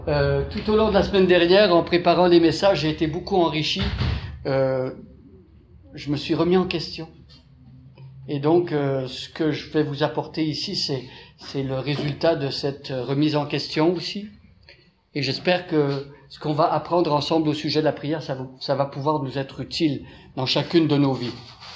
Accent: Quebec, Canada; accent: Quebecois; now in France; vous allez l'entendre tout au long du week-end, mon accent n'est pas de ce terroir-ci, ça vient d'outre-Atlantique, c'est un accent, si vous voulez repérer, c'est québécois. Ça fait presque une vingtaine, plus de 20 ans même, que je suis ici en France.

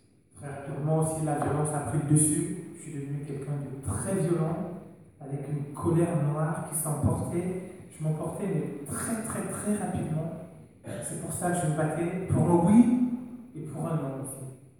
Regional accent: Cameroon; d'origine camerounaise. Je suis né au Cameroun, où j'ai grandi, dans une famille, pas vraiment chrétienne, mais on n'était pas musulmans, donc voilà, on pourrait se dire chrétien.

